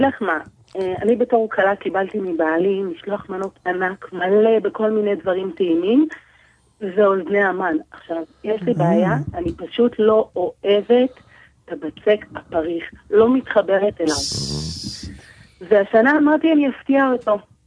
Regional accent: Jerusalem, Jerusalem District, Israel; אני מירושלים.

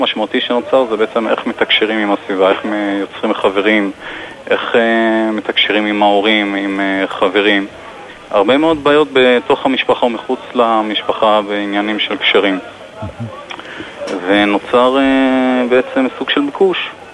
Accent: Tel Aviv, Tel Aviv District, Israel; אני מגיע מתל אביב.

